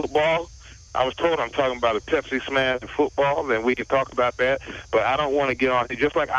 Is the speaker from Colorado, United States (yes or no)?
no; New York, United States; But I'm from New York, my friends. I do radio all the time.